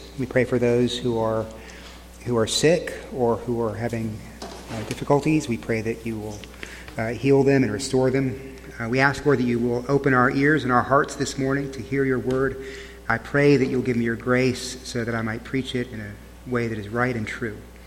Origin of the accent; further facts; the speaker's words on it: Texas, United States; We are both from warmer climates. I'm from Texas.